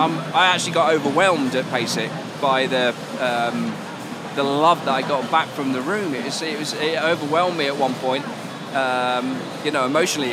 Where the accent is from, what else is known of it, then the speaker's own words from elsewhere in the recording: United Kingdom; being a British drummer to close the first day